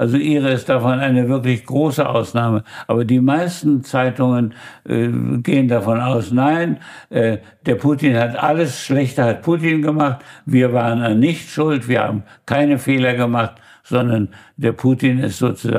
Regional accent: Germany; Und ich sage das oft sehr ketzerisch als Deutscher, es wäre besser gewesen, Napoleon hätte gewonnen.

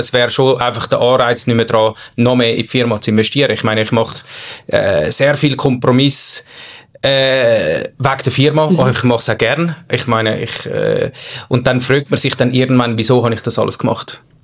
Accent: Zurich, Switzerland; ich bin im Zürich Unterland aufgewachsen, nicht in der Stadt, auch wenn ich schon früh dann immer wieder ein bisschen mit der Stadt in der Stadt gewesen bin.

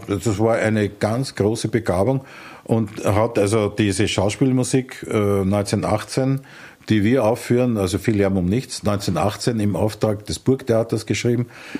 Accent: Vienna, Austria; ich bin ja aus Bratensee. Und Bratensee ist der Nachbardistrikt von da, wo ich aufgewachsen bin und heute noch wohne.

